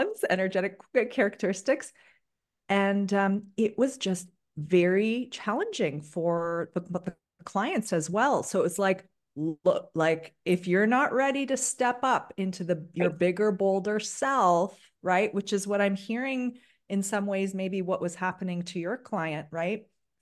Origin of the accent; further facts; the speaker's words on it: Ontario, Canada; I'm Turkish. I'm a Turkish Canadian. And so growing up in Canada, I was, especially up where my parents live right now on Lake Huron